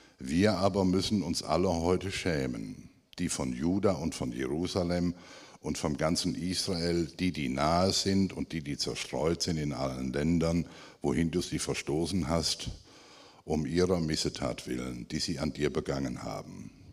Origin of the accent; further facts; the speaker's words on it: North Rhine-Westphalia, Germany; bin in einem gläubigen Elternhaus groß geworden, bin der jüngste von 5 Kindern. Wie man bei uns im Siegerland sagte, ich habe den Herrn Jesus mit der Muttermilch eingesogen.